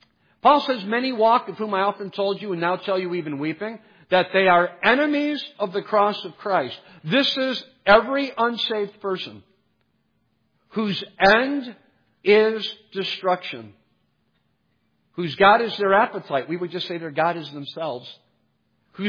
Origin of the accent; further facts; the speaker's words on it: Cleveland, Ohio, United States; Now, I can say that because I'm from Cleveland, okay?